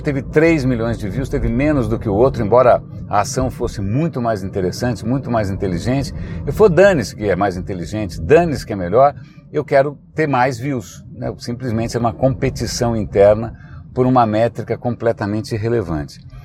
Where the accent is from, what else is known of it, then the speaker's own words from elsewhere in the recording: São Paulo, Brazil; eu cresci aqui no centro de São Paulo, eu cresci aqui na Praça da República, na Avenida São Luís, aqui na Rua Boa Vista.